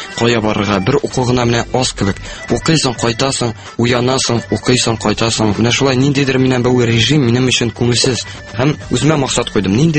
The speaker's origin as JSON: {"language": "Tatar", "town": "Naberezhnye Chelny", "region": "Tatarstan", "country": "Russia", "tie": "born there"}